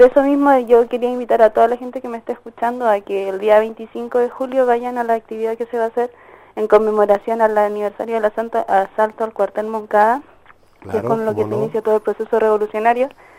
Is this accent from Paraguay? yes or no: no; Chile; now in Cuba; No solo yo como estudiante chilena, yo sé que, de hecho